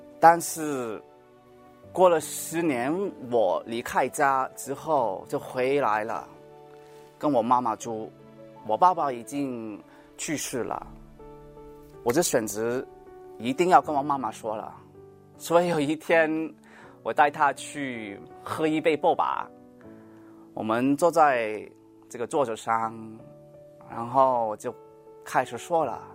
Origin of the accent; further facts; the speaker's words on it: Los Angeles, California, United States; 我来自洛杉矶，目前我是一边上班一边上学。